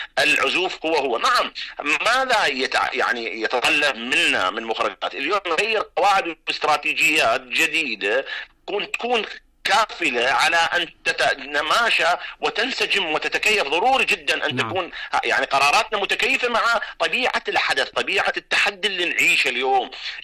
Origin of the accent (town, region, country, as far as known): Iraq